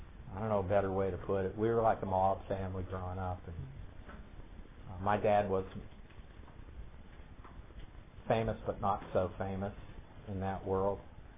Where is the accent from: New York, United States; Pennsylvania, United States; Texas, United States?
Pennsylvania, United States; Pittsburgh; also born or lived in Oklahoma / Baltimore / Chicago; You know, we moved from Oklahoma to Baltimore to Chicago, but I grew up in Pittsburgh. We moved here in about 1970, and I was in about eighth grade.